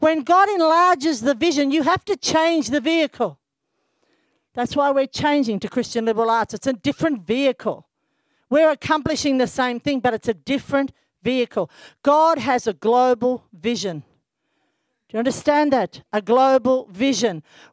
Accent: Australia; I'm Australian, not American.

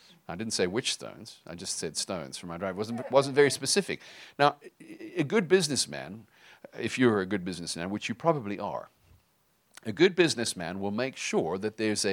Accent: South Africa; Tammy and I come from South Africa, and Tammy actually grew up in Zimbabwe.

